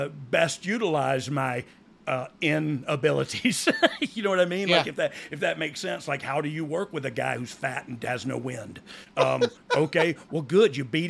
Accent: Pensacola, Florida, United States; So I had to do Finn – Seth Rollins versus Cody here in Pensacola, my hometown of Pensacola, for the live event because somebody got injured.

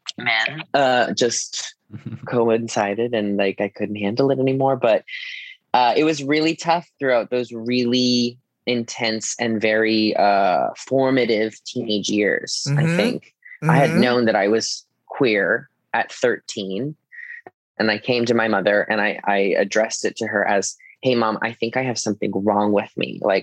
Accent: Fairbanks, Alaska, United States; I grew up in Alaska, grew up in Fairbanks, where if you weren't figure skating, doing hockey or skiing, you were doing drugs and getting pregnant.

